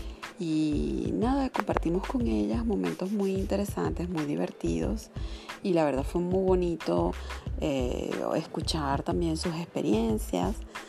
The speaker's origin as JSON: {"language": "Spanish", "country": "Venezuela", "lives_now": "Turkey", "said": "que soy de Venezuela."}